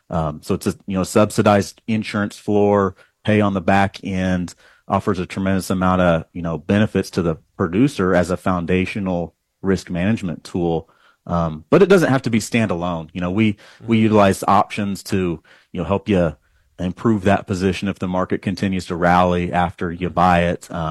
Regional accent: Dodge City, Kansas, United States; I live in Dodge City, Kansas, and that's where I grew up. That's home for me, my family. I'm a fourth generation cowboy

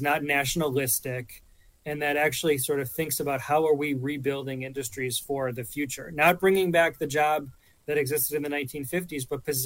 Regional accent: Wisconsin, United States; You know, in my home state of Wisconsin, there are a lot of communities that were devastated by the plant closing.

